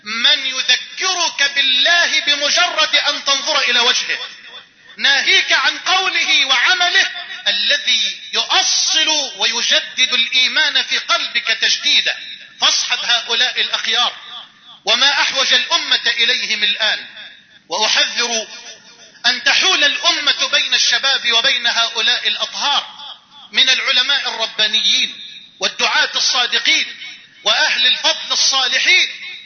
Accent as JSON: {"language": "Arabic", "country": "Egypt", "said": "أن تجعل بلدنا مصر واحة للأمن والأمان"}